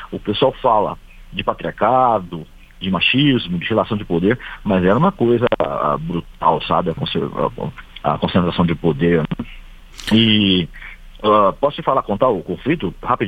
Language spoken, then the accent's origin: Portuguese; Lorena, São Paulo, Brazil; eu sou de Lorena, né, perto de Aparecida, aqui em São Paulo mesmo, né? Pertinho de Paraty, uma hora e meia de Paraty.